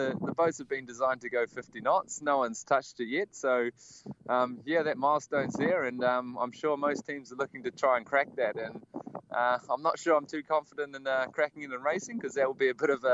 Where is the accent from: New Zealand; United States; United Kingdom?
New Zealand; and I'm from New Zealand.